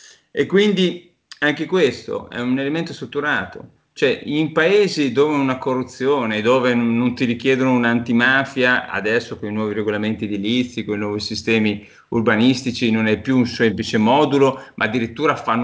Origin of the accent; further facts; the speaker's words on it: Bologna, Emilia-Romagna, Italy; sono di Bologna